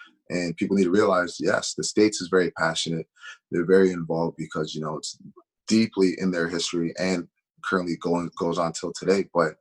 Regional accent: Canada; And obviously I knew it was because I'm Canadian.

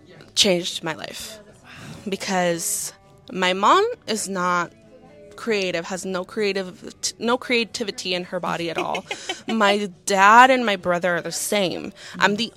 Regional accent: Mexico; now in Orlando, United States; I am here from Orlando, Florida. Oh, nice. But originally, I'm from Mexico. I was raised there, and it's going to have a special place in my heart.

